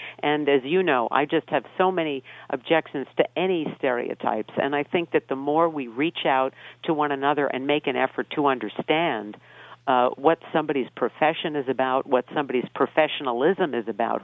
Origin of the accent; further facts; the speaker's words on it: New York City, New York, United States; growing up in New York City.